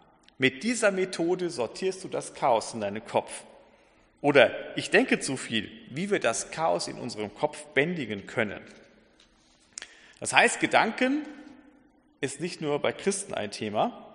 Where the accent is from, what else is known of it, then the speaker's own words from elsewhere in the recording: Schleswig-Holstein, Germany; moved away as an adult; also born or lived in Lower Saxony / Bavaria; ihr vermutlich hören könnt an meinem nicht vorhandenen Dialekt, ich komme nicht aus Bayern. Ich bin gebürtiger Niedersachse, in Schleswig-Holstein aufgewachsen und mit 20 nach Bayern gekommen und dann dort geblieben zum Studium.